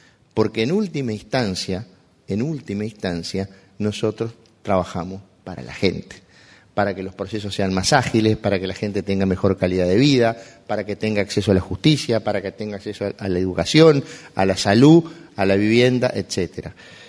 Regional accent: Fraile Muerto, Cerro Largo, Uruguay; born there; lo dice alguien que viene del interior profundo. Yo nací en Fraile Muerto, departamento de Cerro Largo, a 350 kilómetros de Montevideo.

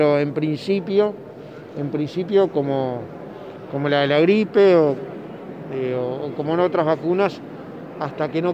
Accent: Uruguay

